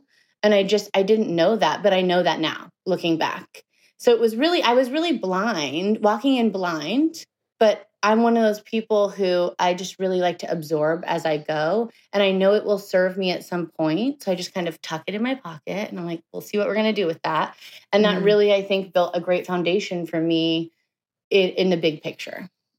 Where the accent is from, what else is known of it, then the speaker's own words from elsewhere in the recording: Bakersfield, California, United States; I grew up in Bakersfield, California. I don't know if you know where that is.